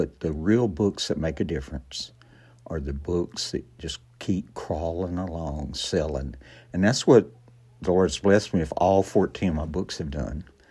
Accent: East Texas, United States; things I've learned from growing up in the Piney Woods. As you well know, I'm very proud of my Piney Woods roots.

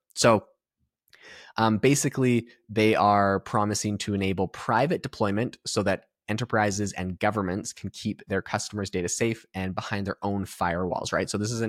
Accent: Canada; now in United States; I am originally Canadian. I live in America now.

